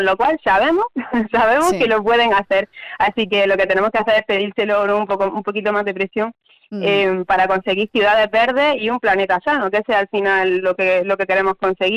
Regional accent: Granada, Andalusia, Spain; y sobre todo en Andalucía, que yo también soy de Granada

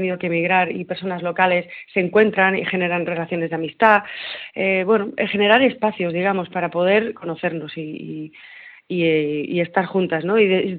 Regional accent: Madrid, Community of Madrid, Spain; moved away; yo soy de Madrid y me mudé al Valle del Lecrín precisamente para poner en marcha este proyecto.

